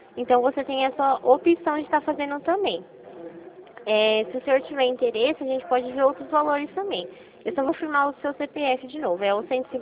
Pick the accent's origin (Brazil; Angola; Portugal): Brazil; Rio Claro, São Paulo; Eu sou de Rio Claro.